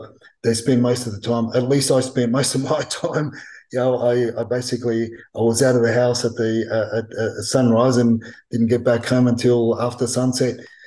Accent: Gladesville, New South Wales, Australia; when we came to Australia, I was only about 7 or so, and we lived in a home in Gladesville. I grew up in Gladesville, until my late teenage years.

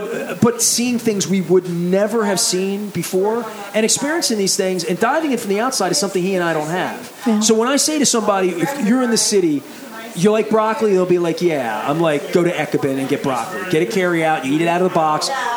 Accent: Canton, Maryland, United States; I'm from Canton, Upper Canton.

